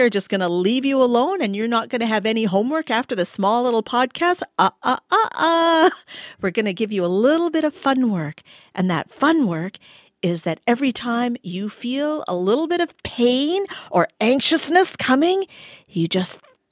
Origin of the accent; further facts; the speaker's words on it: Canada; I am Canadian. I'm also Indian. I'm also African.